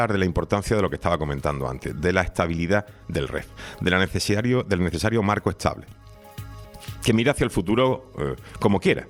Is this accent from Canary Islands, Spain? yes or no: yes; Canary Islands, Spain; nosotros como canarios